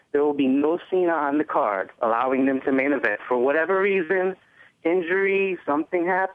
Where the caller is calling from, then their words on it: Chicago, Illinois, United States; in Chicago.